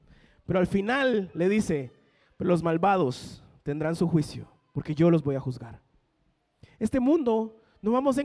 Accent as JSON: {"language": "Spanish", "country": "Guatemala", "said": "siempre como buenos chapines tomamos los dos extremos"}